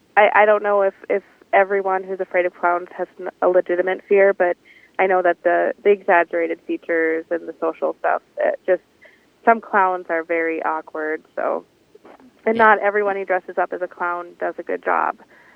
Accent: Minnesota, United States; Well, my mom... I grew up in Anoka County, and so and we had a big Halloween parade every year in October

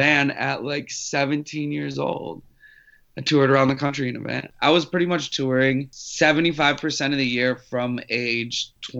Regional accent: Minnesota, United States; came from a small town where legitimately, like, growing up in Minnesota, like, fame and fortune is a very big dream.

